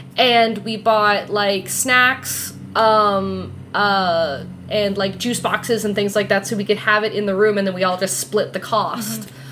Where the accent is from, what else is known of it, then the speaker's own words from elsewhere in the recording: Canada; I don't know. I'm Canadian.